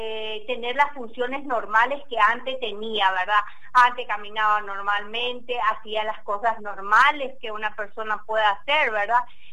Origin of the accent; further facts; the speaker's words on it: Paraguay; Porque yo soy oriunda de Paraguay, nací en Paraguay, ¿verdad?